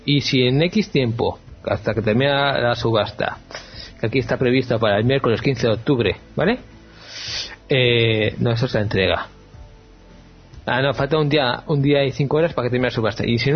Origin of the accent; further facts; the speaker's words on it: Bilbao, Basque Country, Spain; soy de Bilbao, ¿vale? Y lo de Bilbao es lo que llevamos eso en el bolsillo.